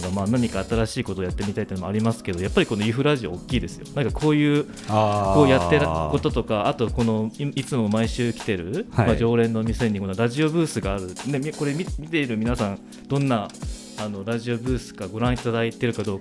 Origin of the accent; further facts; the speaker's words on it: Kansai, Japan; 特に僕なんて関西出身なんですけど